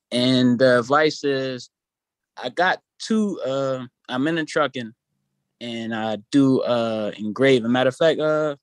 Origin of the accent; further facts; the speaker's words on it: Philadelphia, Pennsylvania, United States; I'm from Philly too